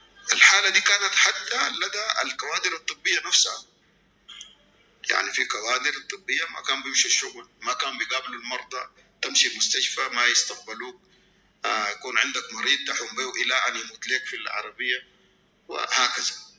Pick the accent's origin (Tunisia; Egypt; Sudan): Sudan; وما عندنا في السودان، ونحن ذاتنا جونا حار